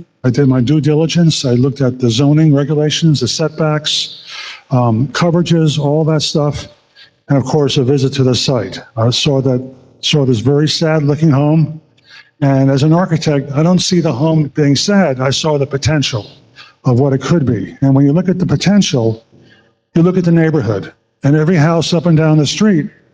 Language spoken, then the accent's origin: English; New York, United States; and I've done thousands of them, and I'm from New York